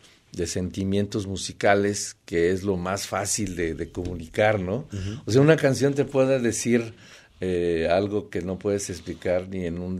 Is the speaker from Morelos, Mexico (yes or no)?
no; Tlaquepaque, Jalisco, Mexico; yo nací alfarero, tú sabes, nací en Tlaquepaque, sigo viviendo en Tlaquepaque, tengo mi taller de cerámica todavía.